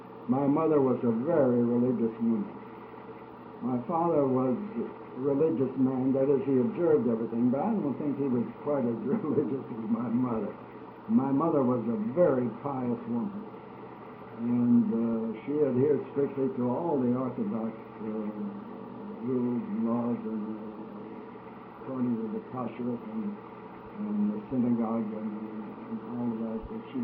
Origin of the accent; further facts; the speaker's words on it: Louisville, Kentucky, United States; I grew up in Louisville, and about the age of 13, after my bar mitzvah, I had to go to work. My folks were tailors